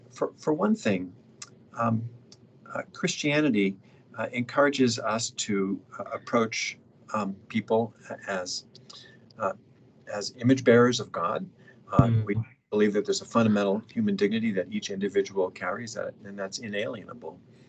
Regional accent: Hong Kong; I grew up in Hong Kong, and that was a place at the time that was just bursting with economic growth and human flourishing.

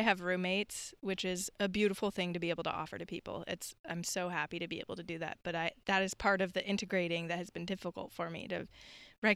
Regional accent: Phoenix, Arizona, United States; now in Portland, United States; Okay. Journey started in Phoenix, Arizona.

